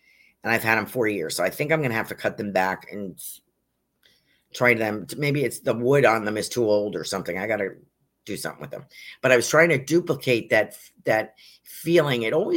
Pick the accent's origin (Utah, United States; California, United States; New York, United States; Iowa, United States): New York, United States; North Salem; We had one when I was growing up in North Salem, New York.